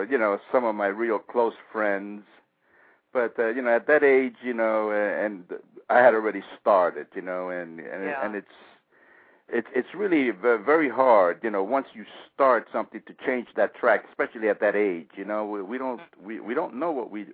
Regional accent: New York City, New York, United States; one day while growing up in New York City, Spanish Harlem area of Manhattan

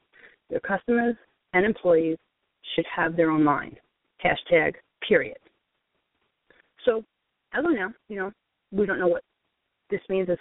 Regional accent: Brooklyn, New York, United States; now in Staten Island, United States; back in the day when I was just … from Brooklyn living on Staten Island

